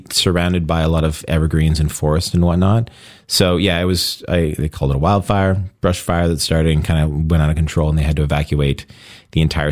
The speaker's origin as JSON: {"language": "English", "region": "Alberta", "country": "Canada", "tie": "born or raised there", "lives_now": "Toronto, Canada", "said": "Yes, I live there now. I was born and raised in Alberta. But I've been in Toronto for like probably 15 years now. So it's... I can say I live in Toronto."}